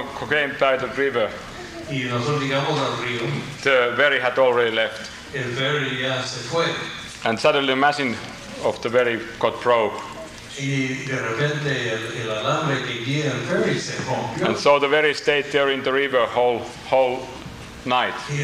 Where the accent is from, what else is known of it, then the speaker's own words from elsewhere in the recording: Finland; English is a second language; We said that we are missionaries from Finland.